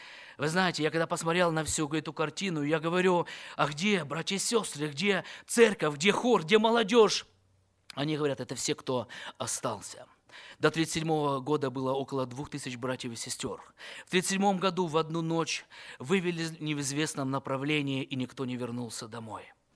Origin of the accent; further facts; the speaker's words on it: Sochi, Krasnodar Krai, Russia; Друзья мои, мой родной город – это город Сочи. Сибирь – это просто что-то далекое было для меня.